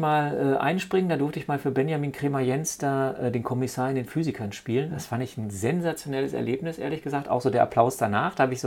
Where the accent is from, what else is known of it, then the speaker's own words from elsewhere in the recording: North Rhine-Westphalia, Germany; also born or lived in Darmstadt; bin in Darmstadt, ich komme eigentlich aus dem Ruhrgebiet, bin in Darmstadt gelandet